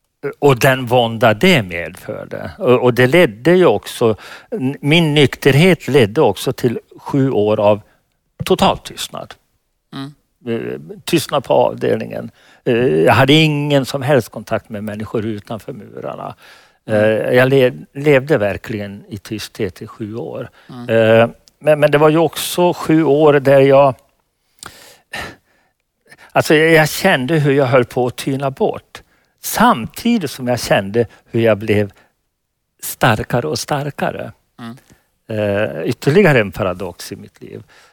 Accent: Falun, Dalarna County, Sweden; om mordbränder i Falun, min hemstad på 70-talet.

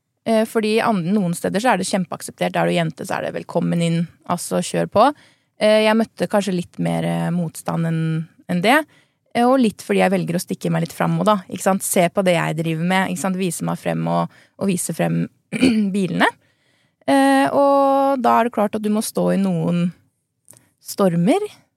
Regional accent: Porsgrunn, Telemark, Norway; Og så inspirerte det meg til å kanskje starte noe eget hjemme I Porsgrunn, en liten bilutstilling der.

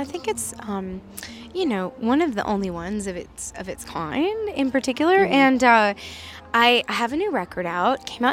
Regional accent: North Carolina, United States; I am from North Carolina, and which is we are very proud of our pork barbecue.

